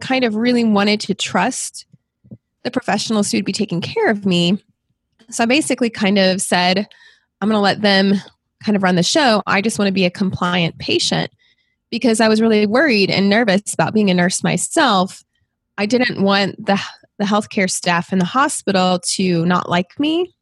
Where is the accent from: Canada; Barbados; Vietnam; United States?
United States; Memphis, Tennessee; also born or lived in Michigan; now in Kentucky, United States; So I grew up near Memphis, Tennessee, and I went to school in college in Michigan